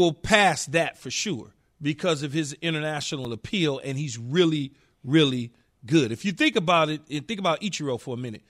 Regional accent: California, United States; Because I'm from California. It's the fake Orange County.

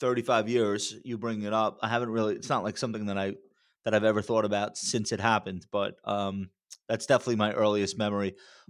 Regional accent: New York, United States; But I grew up in Nassau County, which is on Long Island. It's one of the wealthiest counties in America.

